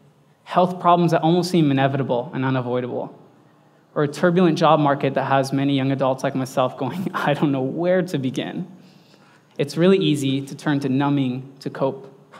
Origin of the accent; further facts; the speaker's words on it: Los Angeles, California, United States; I was born and raised in Los Angeles to loving parents who immigrated from Iran and a wonderful older brother.